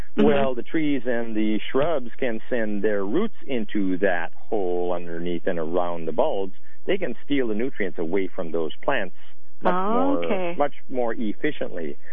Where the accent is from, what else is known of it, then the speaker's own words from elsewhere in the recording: Midwest, United States; I grew up in the Midwest where there's moderately fertile soils.